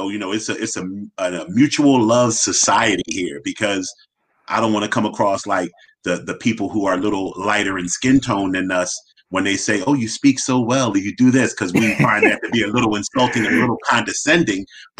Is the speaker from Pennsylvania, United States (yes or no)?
yes; Philadelphia, Pennsylvania, United States; So I'm born and raised in Philly. I'm not going to hit you with the … yes, in West Philadelphia, I was born and raised.